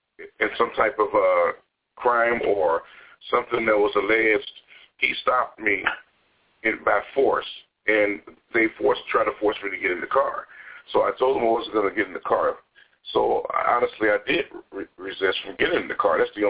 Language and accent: English; United States; I'm an American. You know, I'm a United States citizen.